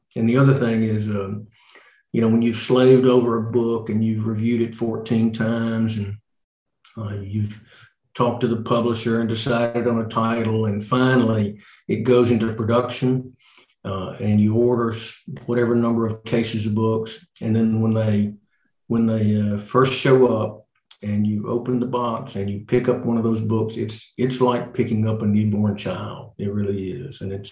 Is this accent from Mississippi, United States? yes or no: yes; Tupelo, Mississippi, United States; Girl I grew up with in Tupelo named Carol Harrington, same class.